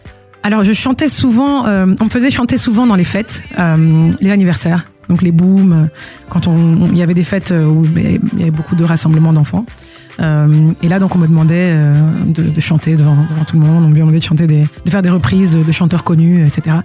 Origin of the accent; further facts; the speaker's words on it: Belgium; je suis de Belgique. J'ai grandi en Belgique et mais j'ai beaucoup voyagé. Je parle anglais parce que je l'ai appris en regardant des films et des séries